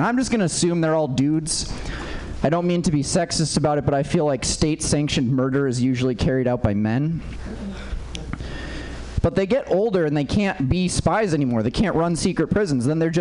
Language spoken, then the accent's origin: English; Minnesota, United States; I grew up in Minnesota, where it's a little bit harder to get, especially growing up when you're just a kid